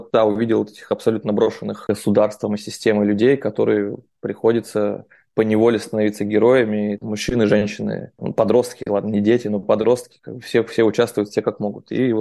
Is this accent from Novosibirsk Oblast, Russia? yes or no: yes; Novosibirsk, Novosibirsk Oblast, Russia; так как я из Новосибирска, из Сибири, Сибирик